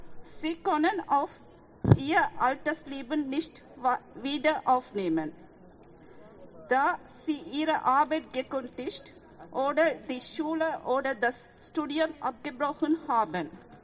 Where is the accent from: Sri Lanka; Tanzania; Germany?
Sri Lanka; Ich komme aus Sri Lanka.